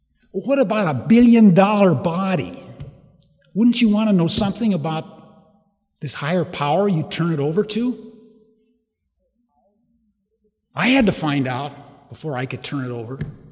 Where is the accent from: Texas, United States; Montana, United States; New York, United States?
Montana, United States; I was raised in Montana. Now, everybody doesn't love Montana, but as a boy, I absolutely loved Montana, and I had an idyllic boyhood.